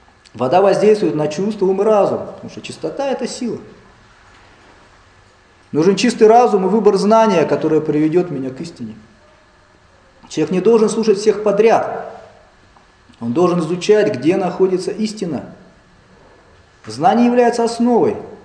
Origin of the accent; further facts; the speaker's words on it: Siberia, Russia; Хотя вроде я сибиряк.